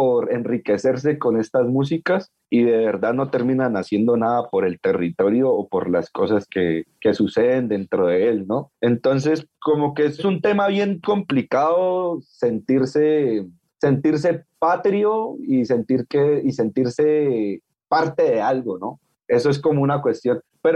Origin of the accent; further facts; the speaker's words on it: Colombia; Yo creo que nuestro ADN como colombianos o como latinos siempre hemos escuchado un tema